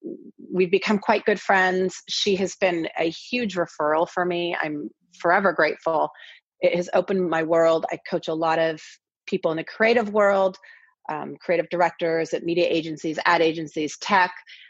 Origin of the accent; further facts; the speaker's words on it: Kirkland, Washington, United States; also born or lived in Seattle; And then I grew up in Kirkland, but I actually went to high school in Seattle.